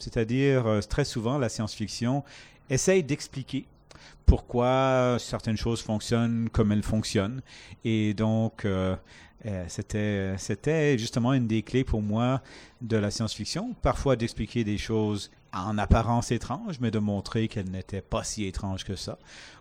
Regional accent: Canada; je suis Canadien francophone, mais qui a grandi dans une province surtout anglophone. Je suis Canadien, mais tous les 2 ans, je venais en France parce que ma mère était française.

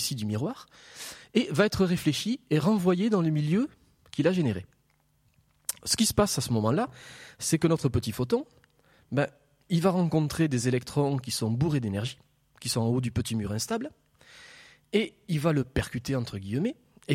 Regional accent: Toulouse, Occitanie, France; accent: Toulouse; je parle à peine français, hein, je parle toulousain. Donc n'hésitez pas à me faire répéter dans ces cas-là si mon accent est un problème. Bien, je précise que j'ai vécu 7 ans à Nantes quand même

